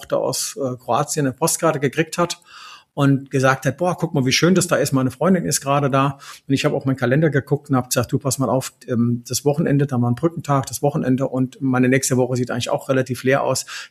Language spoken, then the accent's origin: German; Rhine-Main, Germany; Ich komme aus dem Rhein-Main-Gebiet.